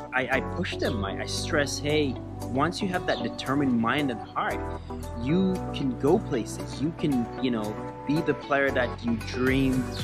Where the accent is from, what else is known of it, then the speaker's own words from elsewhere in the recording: Jamaica; Growing up in Jamaica, you know, I wasn't as good as the other players that I used to play with.